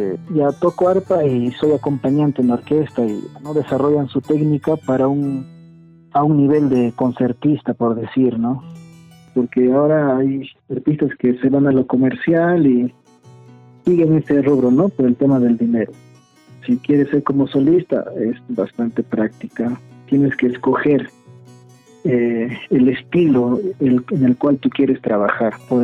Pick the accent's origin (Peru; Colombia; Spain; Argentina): Peru; Ayacucho; Soy ayacuchano, antropólogo de profesión.